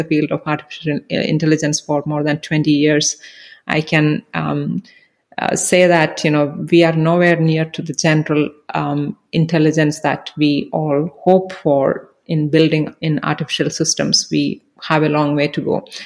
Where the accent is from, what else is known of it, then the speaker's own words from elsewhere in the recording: India; I grew up in India.